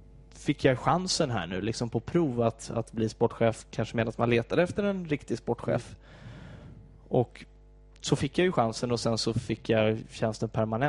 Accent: Täby, Stockholm County, Sweden; Jag är från Täby, så det var inte så många Bajs.

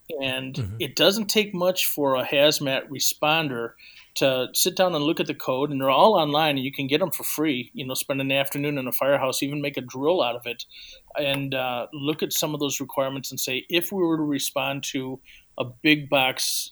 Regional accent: Indiana, United States; I'm from Northwest Indiana. Just outside of the city of Chicago limits, probably 20 minutes away and just south of Lake Michigan.

